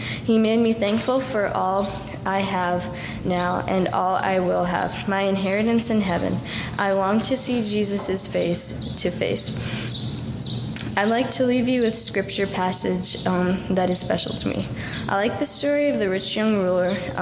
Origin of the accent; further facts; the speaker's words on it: Elgin, Illinois, United States; I was born and raised in Elgin, Illinois, and raised in a godly Christian family.